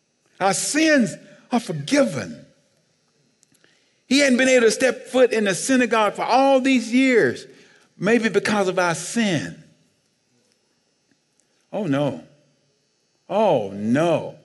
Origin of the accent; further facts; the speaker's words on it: Alabama, United States; When I was growing up in Alabama, First year of integration in the state of Alabama, my mother would not let me go.